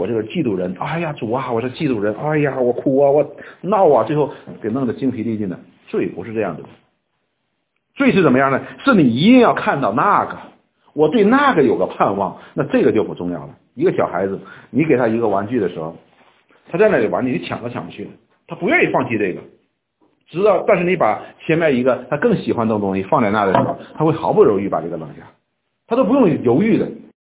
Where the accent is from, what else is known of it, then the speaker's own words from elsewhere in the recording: Northeast China, China; 我们东北人有句话叫自己的刀切不了自己的把